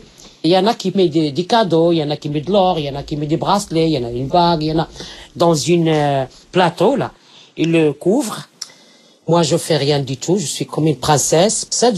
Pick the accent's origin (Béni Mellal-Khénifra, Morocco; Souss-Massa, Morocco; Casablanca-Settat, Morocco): Casablanca-Settat, Morocco; Casablanca; French is a second language; je suis marocaine, casablancaise.